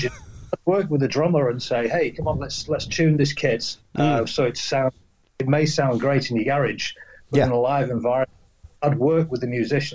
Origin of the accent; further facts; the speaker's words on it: United Kingdom; as a British engineer, you'd expect me to come out with something like